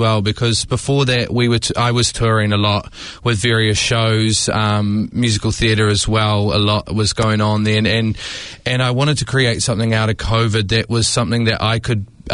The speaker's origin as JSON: {"language": "English", "town": "Blenheim", "region": "Marlborough", "country": "New Zealand", "lives_now": "Titirangi, New Zealand", "said": "But I do live in Titirangi now, but no one would know that because I'm always on the road"}